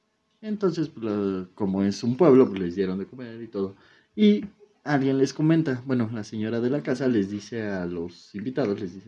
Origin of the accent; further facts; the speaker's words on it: Mexico; como todos sabemos, los mexicanos, lamentados de madre, ahuyentamos a las brujas